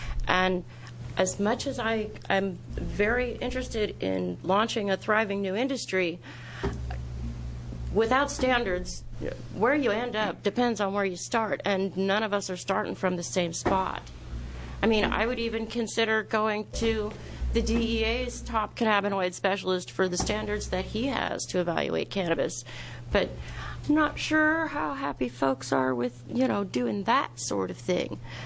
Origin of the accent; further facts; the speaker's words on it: Happy Valley, Oregon, United States; I'm from Happy Valley, Oregon